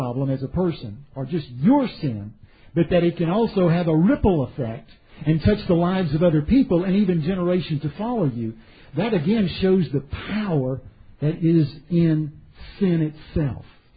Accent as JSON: {"language": "English", "town": "Baton Rouge", "region": "Louisiana", "country": "United States", "tie": "born or raised there", "said": "Now, I'm from the South. I was born in Baton Rouge, Louisiana, grew up in the South"}